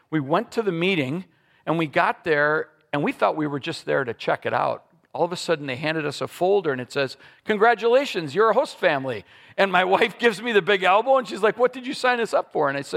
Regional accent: Wausau, Wisconsin, United States; I grew up in Wausau, went to the tech, got a 2-year degree

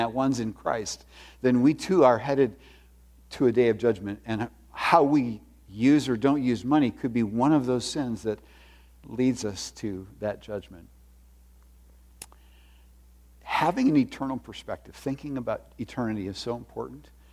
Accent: Junction City, Wisconsin, United States; I grew up in Junction City, and I had a lot of sins that typical teenage boys in central Wisconsin have.

